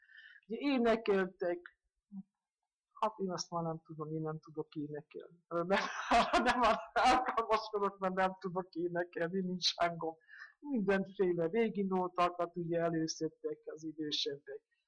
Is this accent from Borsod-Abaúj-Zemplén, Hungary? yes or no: yes; Korlát, Borsod-Abaúj-Zemplén, Hungary; born there; 1916-ban születtem, április 6-án, Korláton.